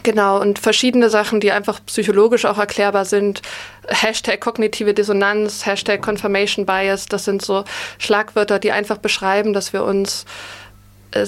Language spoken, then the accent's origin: German; Thuringia, Germany; Also Thüringen ist meine Heimat. Aus Südthüringen komme ich. Liebe meine Heimat.